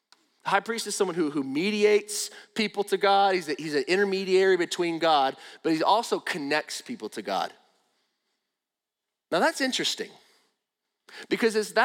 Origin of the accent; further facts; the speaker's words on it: Florida, United States; When I was a kid, I was growing up in Northwest Florida. It was the part of Florida where we really didn't wear shoes.